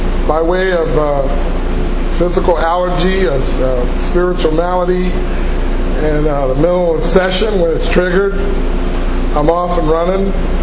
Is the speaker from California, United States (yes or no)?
yes; Los Angeles, California, United States; I grew up in Watts. I'm from the Jordan Downs Housing Project. Watts is not very close to this community at all.